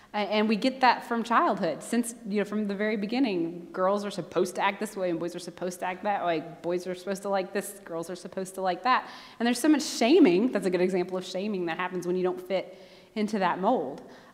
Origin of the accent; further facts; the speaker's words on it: Dayton, Tennessee, United States; coming from East Tennessee, tiny little town, Dayton, Tennessee. Most of the people in my hometown don't really think like me about these things